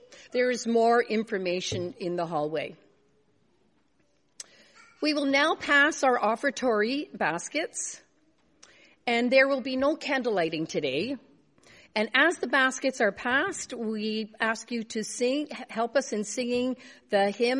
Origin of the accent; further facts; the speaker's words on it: Finland; I come from Finland, and resilience is a cultural trait.